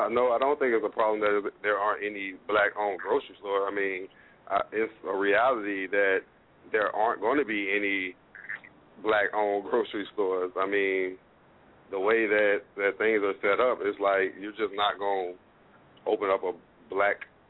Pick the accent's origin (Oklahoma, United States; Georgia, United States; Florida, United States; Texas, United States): Georgia, United States; College Park; Okay, I grew up in College Park, Georgia. You know what I'm saying?